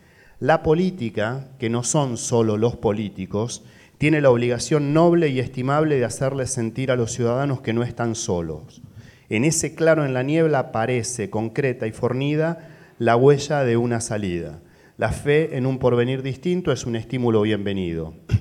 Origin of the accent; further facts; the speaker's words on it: Buenos Aires, Argentina; now in Rosario, Argentina; Nosotros somos dos personas de afuera de Rosario que somos rosarinos. Yo soy porteño, Germán es santafesino. Acá elegimos vivir todos los días. Acá hicimos rancho, estudiamos, tuvimos las crías. y acá nos quedamos